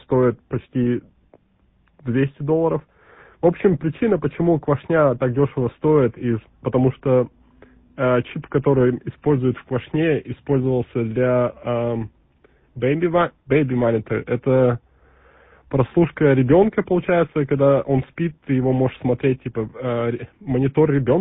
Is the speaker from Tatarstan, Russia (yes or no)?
no; Yekaterinburg, Sverdlovsk Oblast, Russia; Я сам из Екатеринбурга, оригинально тоже.